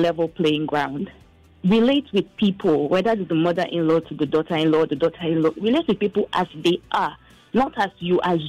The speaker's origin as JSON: {"language": "English", "region": "South East", "country": "Nigeria", "said": "Because I'm from the East, and I married someone that is Yoruba."}